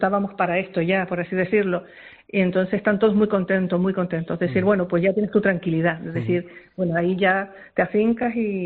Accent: Las Palmas, Canary Islands, Spain; Nosotros tuvimos muchos años cuando trabajamos en la zona sur y nos hemos habituado al sur, aunque somos de Las Palmas.

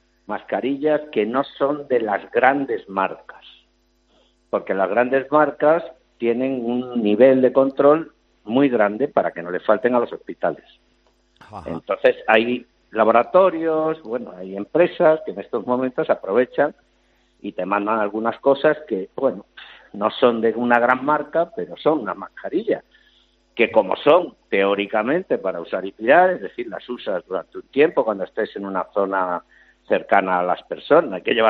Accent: Spain; como somos los españoles.

